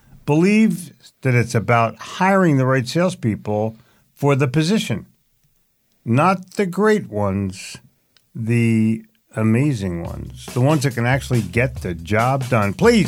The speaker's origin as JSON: {"language": "English", "region": "New Jersey", "country": "United States", "said": "We're from Exit. I'm from Exit 4, personally, but people will say, oh, you're from New Jersey. What exit?"}